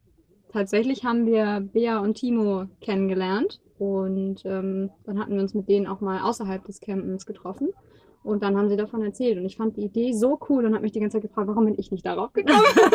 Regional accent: Hamburg, Germany; Und wir kommen aus Hamburg.

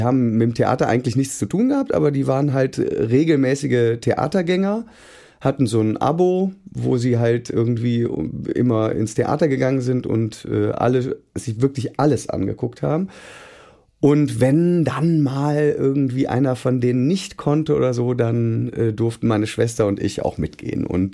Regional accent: Neuss, North Rhine-Westphalia, Germany; Ich bin in Neuss im Rheinland groß geworden

